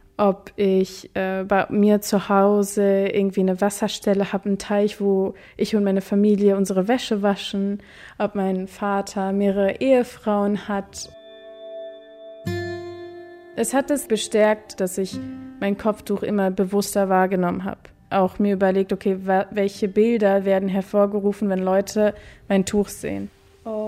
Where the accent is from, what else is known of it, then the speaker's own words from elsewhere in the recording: Germany; Und ich war so, ja, ich komme aus Deutschland.